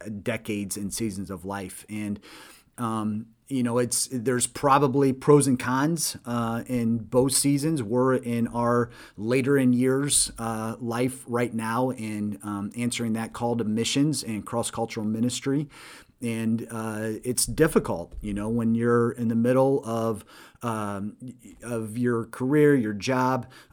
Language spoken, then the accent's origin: English; United States; I'm an American. He probably didn't understand me with my accent